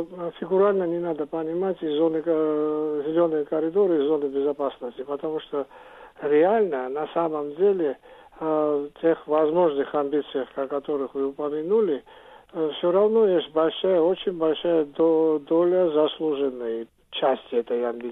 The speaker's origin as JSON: {"language": "Russian", "country": "Georgia", "said": "не мы такие гении, грузины, вообще."}